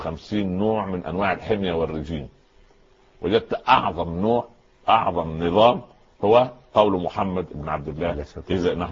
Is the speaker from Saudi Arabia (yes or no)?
no; Upper Egypt, Egypt; خزنه عندنا في الصعيد يعني غرفه داخل غرفه